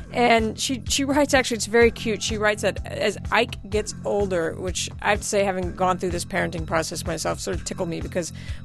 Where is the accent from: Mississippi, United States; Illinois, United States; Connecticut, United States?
Mississippi, United States; And this, no one will believe that I'm from Mississippi, but it's true.